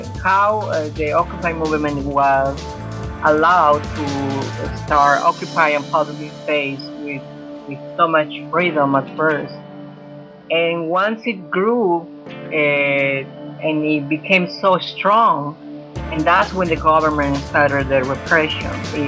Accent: Peru; English is a second language; I am originally from Peru. I am a person of indigenous heritage. As many people in Peru, I believe I have also African ancestry and, of course, European ancestry.

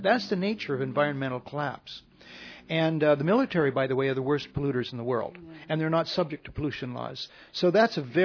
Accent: Canada; now in United States; although I'm a Canadian, that's a peculiar thing to think in this country, the United States of America

